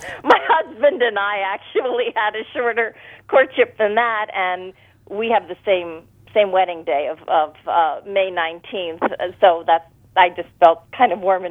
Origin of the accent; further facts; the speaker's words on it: Bronx, New York, United States; And I grew up in Riverdale in the Bronx.